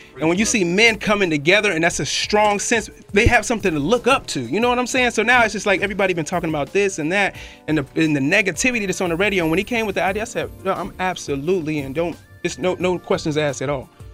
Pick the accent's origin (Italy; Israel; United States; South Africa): Israel; I'm from Israel. I'm Jewish.